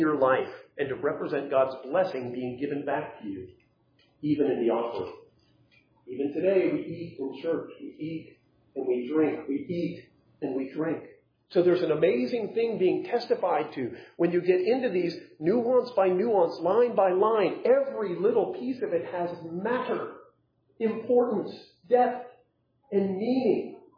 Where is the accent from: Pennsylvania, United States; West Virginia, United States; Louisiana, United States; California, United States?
California, United States; I'm from California.